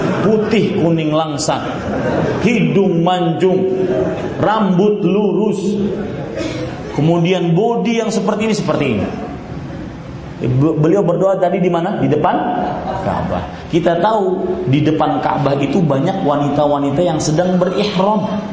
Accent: Pamekasan, East Java, Indonesia; Seperti saya dari Pamekasan

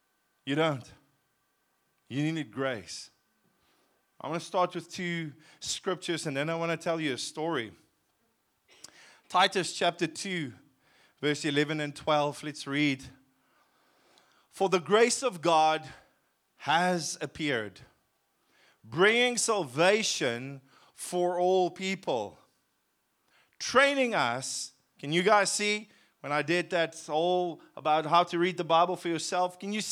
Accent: Cape Town, Western Cape, South Africa; I wasn't really raised in a Christian home, and I was raised in Cape Town.

